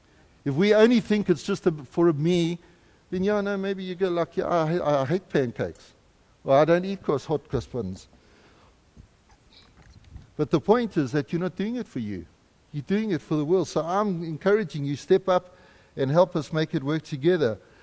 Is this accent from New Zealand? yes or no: no; Canada; I'm Canadian too.